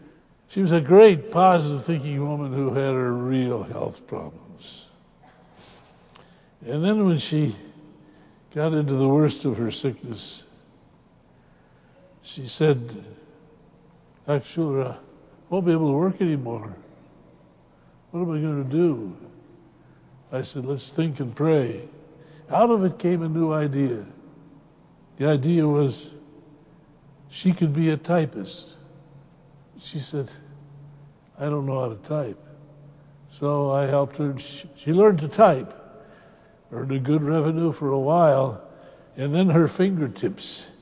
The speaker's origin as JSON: {"language": "English", "region": "Iowa", "country": "United States", "tie": "born or raised there", "said": "and we were born and raised in Northwest Iowa."}